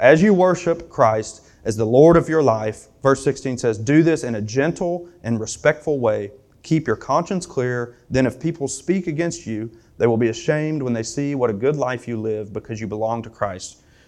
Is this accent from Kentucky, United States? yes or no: yes; Springfield, Kentucky, United States; I grew up in this place. I grew up in Springfield, Kentucky.